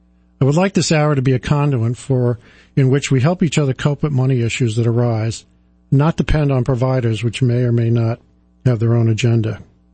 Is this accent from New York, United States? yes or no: yes; Staten Island, New York, United States; I grew up in Staten Island attending Catholic schools.